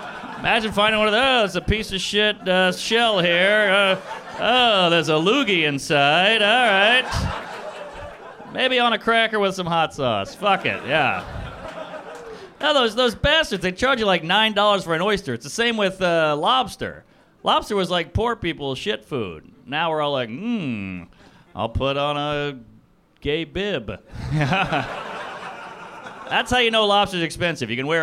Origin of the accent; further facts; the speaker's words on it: New Orleans, Louisiana, United States; I'm from New Orleans. Fun town. Yeah. Hell of a town. Not a great place to grow up, if I'm being completely honest. I grew up in a dilapidated mansion in a poor black neighborhood